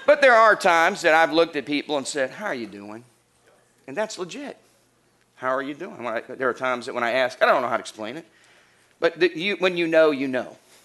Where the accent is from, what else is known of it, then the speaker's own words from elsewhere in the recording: the South, United States; growing up in the South, the common greeting that we say to people is, how you doing?